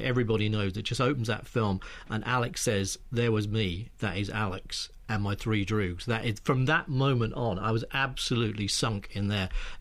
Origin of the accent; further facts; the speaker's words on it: East of England, United Kingdom; I grew up in Essex as well, but I grew up in the country part of Essex, so I wasn't able to go to the cinema until I was really in my early teens